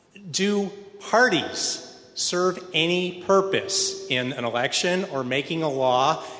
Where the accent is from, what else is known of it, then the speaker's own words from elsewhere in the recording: Grand Rapids, Michigan, United States; from Grand Rapids.